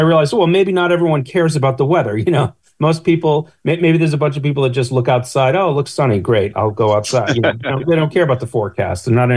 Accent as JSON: {"language": "English", "town": "Wayland", "region": "Massachusetts", "country": "United States", "tie": "born or raised there", "said": "I grew up in Wayland, Mass., and so right by Framingham."}